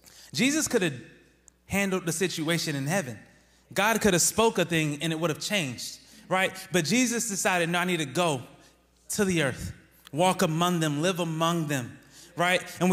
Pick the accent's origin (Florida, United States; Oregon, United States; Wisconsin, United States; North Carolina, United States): North Carolina, United States; I'm from North Carolina, so I love trees, fields of them.